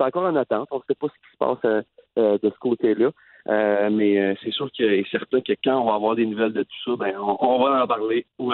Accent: Maniwaki, Quebec, Canada; Moi, je voulais faire un spectacle dans ma ville natale, à Maniwaki.

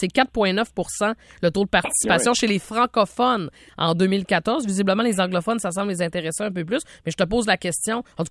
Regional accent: Quebec, Canada; Mais moi, dans ma région d'origine, au Saguenay-Lac-Saint-Jean, là, c'est pas bien mieux qu'à Trois-Rivières.

